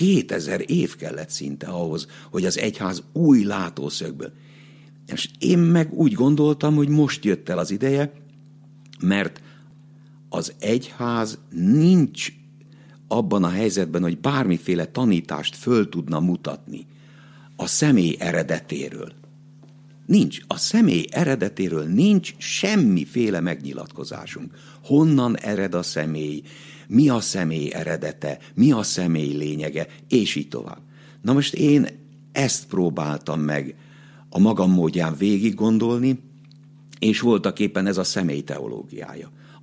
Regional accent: Nézsa, Nógrád, Hungary; born there; Kistarcsa, Csömör, Gödöllő, mint szülőfalum itt, Nézsa, Vác

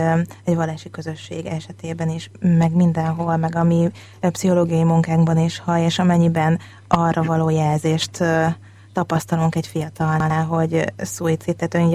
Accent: Bakonyszombathely, Komárom-Esztergom, Hungary; Azon a kis településen, ahol én felnőttem, a Bakonyban, Bakony-Szombathely nevezetű csodálatos kis faluban

